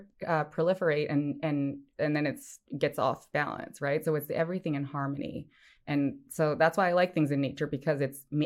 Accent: Montreal, Quebec, Canada; moved away as an adult; now in United States; And I grew up in Montreal

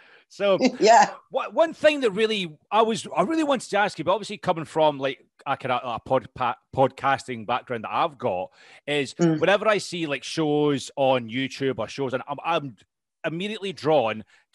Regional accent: Scotland, United Kingdom; I used to live in Romford. I tell you what, this is really strange. I went to college in Romford back in the day. Originally, when I came down from Scotland, I moved down to a little village called Abridge, just outside Tegwell.

